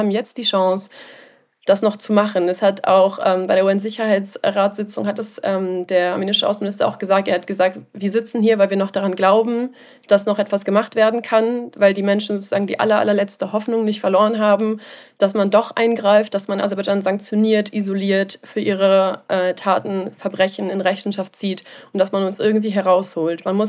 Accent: Germany; wenn ich sage, ja, ich komme aus Deutschland, ich irgendwie komme aus Europa

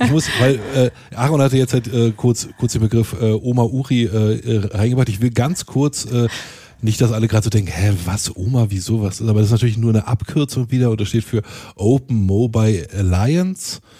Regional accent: Berlin, Germany; Als Berliner kennt man das ja.

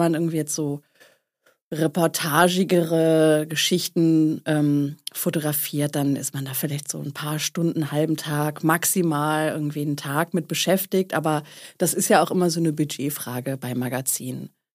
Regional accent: Düsseldorf, North Rhine-Westphalia, Germany; also born or lived in Essen / Berlin; Also ich habe in Essen studiert, bin ja ursprünglich aus Düsseldorf, habe dann in Essen studiert und bin dann wie sonst kein anderer nach Berlin gegangen

